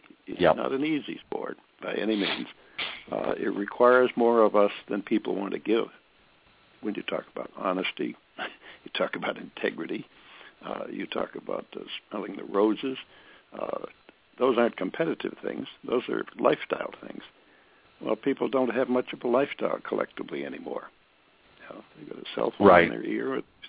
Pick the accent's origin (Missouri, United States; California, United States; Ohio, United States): California, United States; I'm from California, and I saw at least in Monterey Peninsula at least 3 $30 million courses